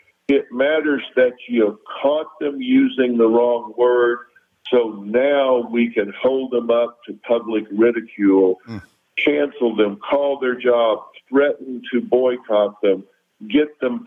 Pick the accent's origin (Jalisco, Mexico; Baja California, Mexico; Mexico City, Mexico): Mexico City, Mexico; I'm from Mexico City. I'm Mexican.